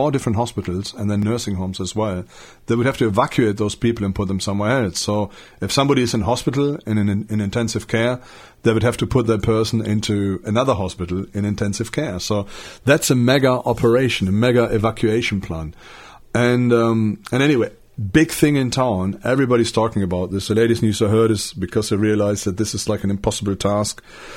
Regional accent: Germany; English is a second language; I got news that they found a big bomb in my hometown. Yeah, big, massive bomb. And it's not unusual. my town was bombed in the Second World War quite heavily.

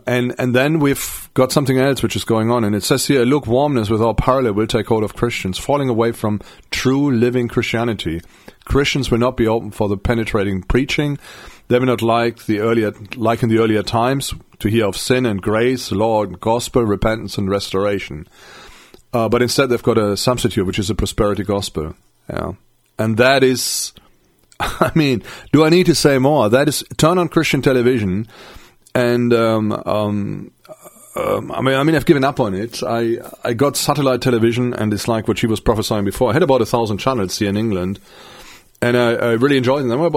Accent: Germany; I grew up in West Germany.

